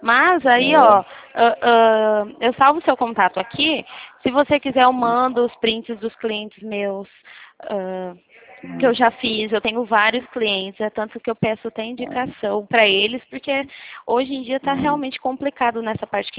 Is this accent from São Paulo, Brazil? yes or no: yes; Sao Paulo, São Paulo, Brazil; Não, eu sou de São Paulo